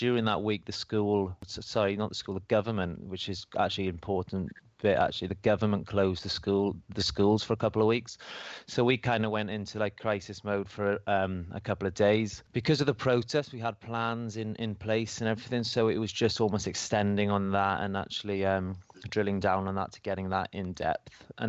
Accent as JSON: {"language": "English", "region": "Wales", "country": "United Kingdom", "moved": "as an adult", "lives_now": "Hong Kong", "said": "I'm the Educational Technology Coordinator at Stamford American School in Hong Kong. I'm originally from Wales, UK. I've currently been in Hong Kong 3 years now."}